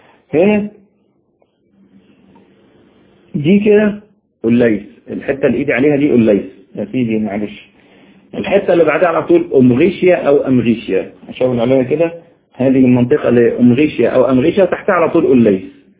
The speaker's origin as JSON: {"language": "Arabic", "country": "Egypt", "said": "احنا عندنا في مصر هنا كل حاجة تتباع، او كل حاجة عندنا في مصر بالدوشة"}